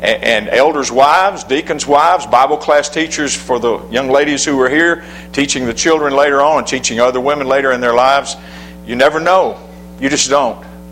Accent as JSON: {"language": "English", "region": "Alabama", "country": "United States", "tie": "born there", "said": "I'm an old man, and I repeat myself a lot. So I'll use, and I was born in Alabama, so I'll use that as my excuse today."}